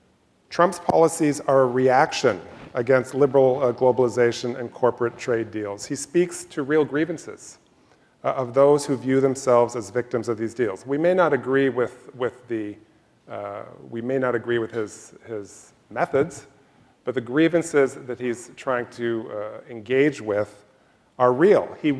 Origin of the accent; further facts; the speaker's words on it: Canada; I'm a Canadian.